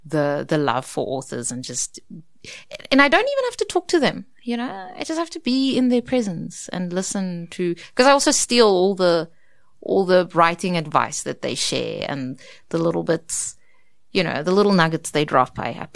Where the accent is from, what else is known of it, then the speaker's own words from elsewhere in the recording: Karoo, South Africa; I really think that growing up in the Karoo with those mountains and that vast landscape